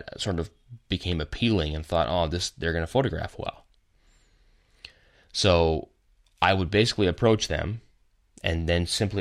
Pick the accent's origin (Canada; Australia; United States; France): Canada; I'm a photographer, I'm from Canada.